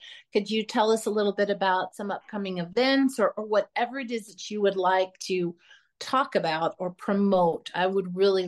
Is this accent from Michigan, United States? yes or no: no; Texas, United States; when I was growing up in Texas, the wrestling was huge